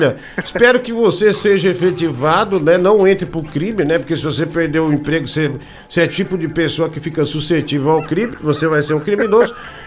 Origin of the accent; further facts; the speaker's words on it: Osasco, São Paulo, Brazil; Nós dois que somos de Osasco.